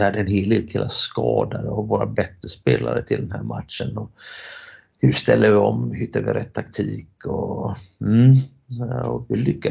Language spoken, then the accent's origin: Swedish; Gothenburg, Västra Götaland County, Sweden; Men det är svårt att bli profet i sin egen hemstad.